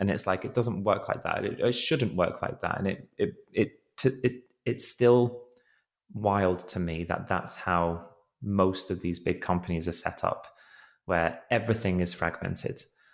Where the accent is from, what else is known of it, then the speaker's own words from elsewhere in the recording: England, United Kingdom; I'm a Brit, if you can't tell from the accent, not Australian, living in England.